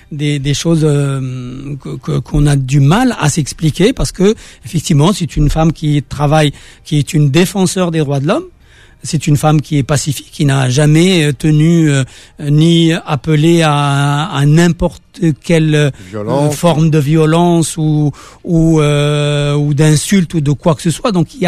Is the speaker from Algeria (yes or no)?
yes; Kabylie, Algeria; je continuerai à dire je suis kabyle, je continuerai à dire je suis amazigh